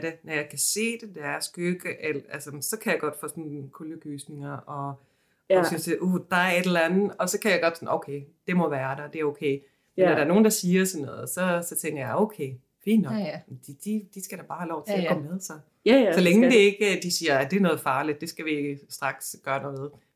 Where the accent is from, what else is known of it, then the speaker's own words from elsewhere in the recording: Sweden; jeg kommer fra Sverige